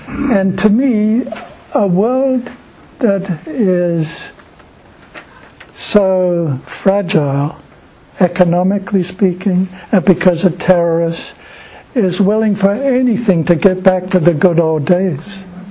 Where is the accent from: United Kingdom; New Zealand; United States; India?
United Kingdom; England; I grew up in England.